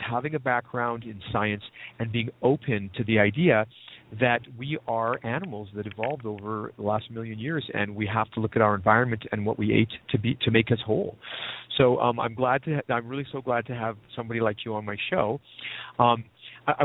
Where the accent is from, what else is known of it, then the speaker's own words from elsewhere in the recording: Canada; now in United States; And one of the things that I, you know, as a Canadian working here, I get frustrated